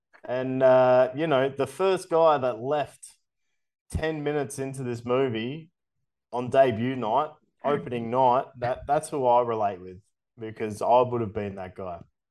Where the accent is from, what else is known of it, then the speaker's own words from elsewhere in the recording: Adelaide, South Australia, Australia; growing up in Adelaide, we had the Adelaide Rams.